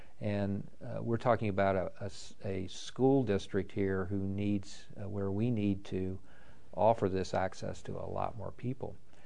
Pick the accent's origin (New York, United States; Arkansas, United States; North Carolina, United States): North Carolina, United States; also born or lived in Mississippi / Kansas / California; I came from North Carolina.